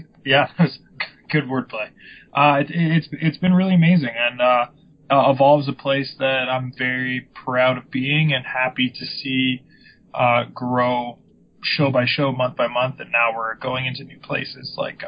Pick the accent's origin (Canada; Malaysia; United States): Canada; Hamilton, Ontario; I'm from Hamilton, Ontario, Canada, and I've been watching wrestling since I was a kid.